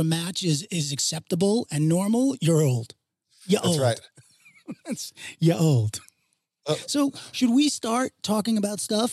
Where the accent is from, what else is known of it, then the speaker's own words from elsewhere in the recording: New York, United States; No, a Jew from Long Island. Yes, of course.